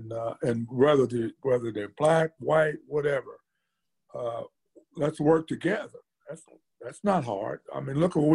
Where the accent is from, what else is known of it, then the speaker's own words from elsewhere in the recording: Indianapolis, Indiana, United States; Because I grew up in Indianapolis in the Powell Club Police Athletic League.